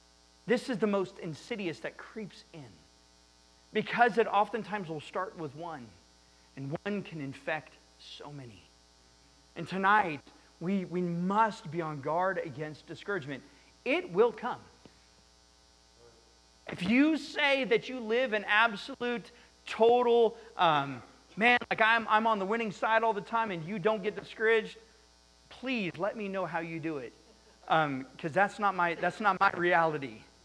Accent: United States; I thank the Lord every day that I'm an American.

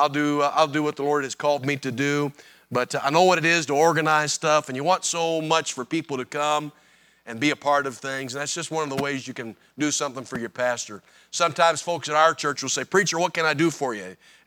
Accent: Indiana, United States; I grew up on Northwest Indiana, which really we would just consider ourselves to be the suburbs of Chicago.

